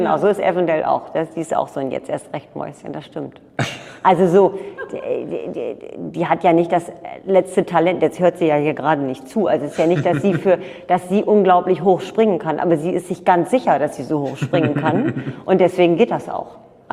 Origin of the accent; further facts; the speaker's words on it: Norderney, Lower Saxony, Germany; Ich bin ja geboren in der Reitschule Jungmann auf Norderney. Also ich bin ein Inselkind. Ein Norderneyer Inselkind und ja, wir sind geritten. Also meine Familie ist Reiterfamilie.